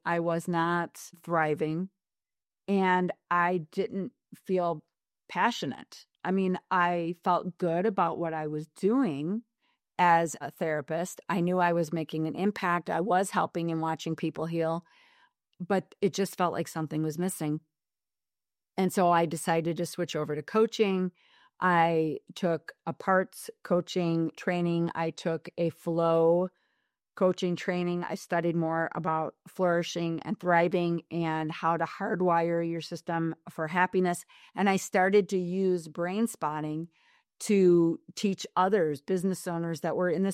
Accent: Tinley Park, Illinois, United States; I grew up primarily in Tinley Park

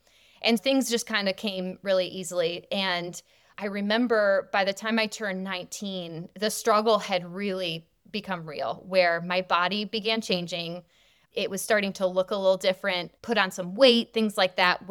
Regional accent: Detroit, Michigan, United States; because I'm from Detroit. And so it was like a 4 or 5 hour drive.

